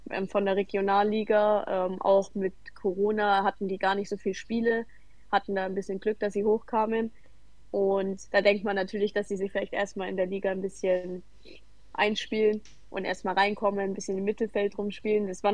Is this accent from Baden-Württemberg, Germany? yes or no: no; Nuremberg, Bavaria, Germany; now in Leipzig, Germany; ich bin 20 Jahre alt, ich komme ursprünglich aus Nürnberg